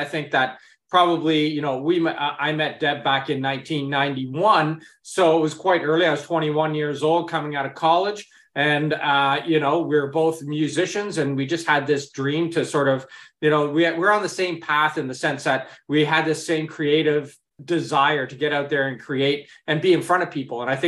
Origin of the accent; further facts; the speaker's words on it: Burlington, Ontario, Canada; I grew up in suburbia in Burlington, Ontario, in a very, middle-class family with my mom and dad.